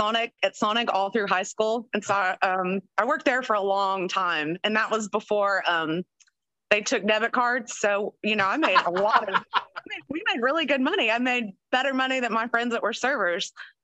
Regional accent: Long Beach, California, United States; born there; I was born in Long Beach, and my dad is born and raised in Sacramento.

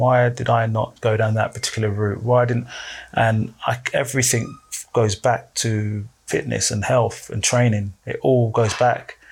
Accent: London, United Kingdom; also born or lived in Coventry; So I was born in Coventry, but I didn't stay up there that long. Came down to London about the age of 4, I think.

